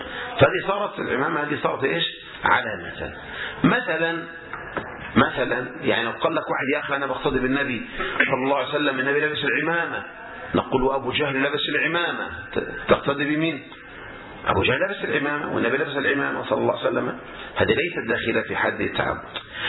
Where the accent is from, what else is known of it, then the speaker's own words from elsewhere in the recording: Egypt; زي مثلا إحنا مثلا عندنا في مصر الآن عندهم موضة تسمى موضة الخنافس